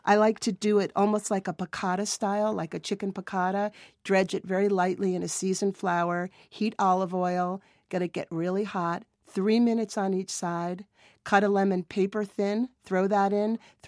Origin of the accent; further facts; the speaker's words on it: New England, United States; also born or lived in East Coast; For me, a New Englander, I grew up on the East Coast, clams are summer.